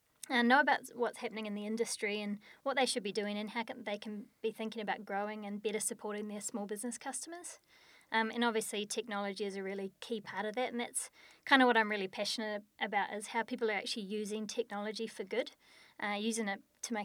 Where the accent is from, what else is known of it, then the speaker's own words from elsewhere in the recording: New Zealand; I'm a Kiwi, if you hadn't noticed by the accent.